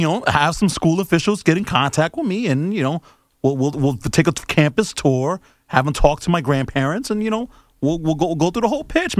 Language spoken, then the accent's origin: English; Chicago, Illinois, United States; Not necessarily in football because I grew up in Chicago and not that many football teams in college wise to root for.